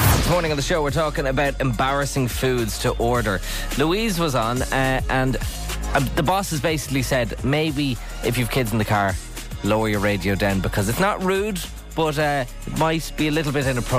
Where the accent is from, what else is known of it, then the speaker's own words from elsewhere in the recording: Ireland; As Irish people, has anyone ever gone in with pure conviction and confidence?